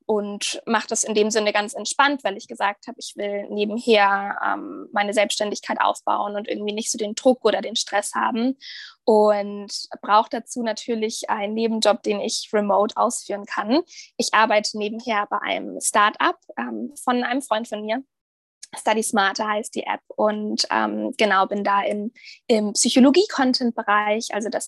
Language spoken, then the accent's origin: German; Munich, Bavaria, Germany; München ist meine Heimat. Ich liebe München. Ich fühle mich super wohl dort.